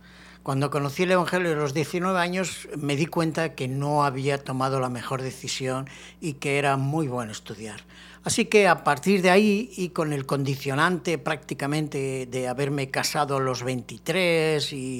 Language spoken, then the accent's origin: Spanish; Barcelona, Catalonia, Spain; moved away as an adult; now in Sagunto, Spain; yo soy español. Nacido concretamente en la ciudad de Barcelona y allí pues me he crecido hasta los 45 años aproximadamente y luego ya bajamos un poco más al sur, a la zona de la Comunidad Valenciana